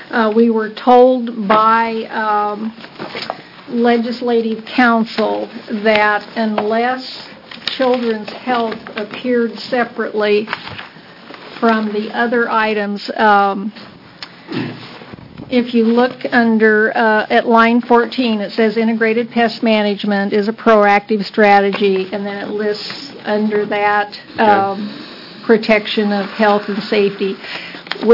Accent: Dallas, Texas, United States; I'm a citizen from Dallas.

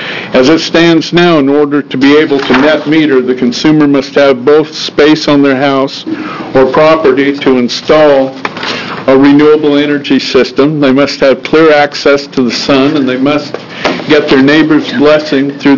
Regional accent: Oregon, United States; from Lake County, Oregon. We like to advertise ourselves as Oregon's most renewable energy county.

